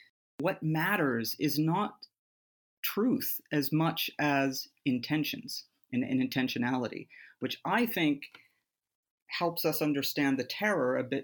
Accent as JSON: {"language": "English", "country": "United States", "said": "because as an American, I knew Thomas Paine from the context of the American Revolution"}